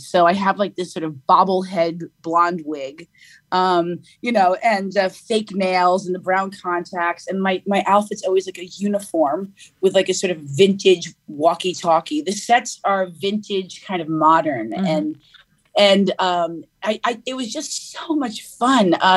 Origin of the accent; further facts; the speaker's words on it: New York, United States; accent: New York; obviously I have, you know, my own accent, which is, you know, a New York accent.